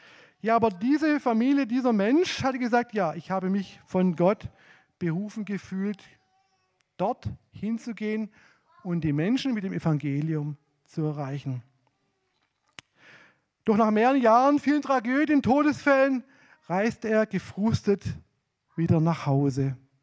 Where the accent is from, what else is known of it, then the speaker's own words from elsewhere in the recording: Baden-Württemberg, Germany; Ich komme ja aus dem Heckengäu bei Herrenberg und da gibt es viele Obstbäume.